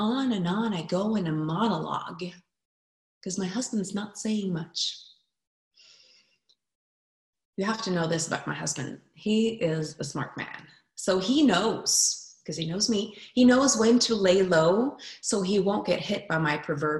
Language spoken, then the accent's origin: English; Norway; moved away; We had just moved here. It's my home country, but I've lived abroad for 20 years and we don't know a lot of people.